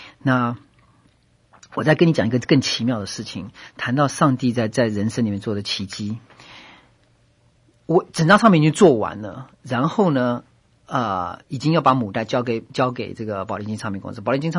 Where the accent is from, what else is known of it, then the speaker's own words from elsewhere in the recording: China; 他们才知道我是一个中国人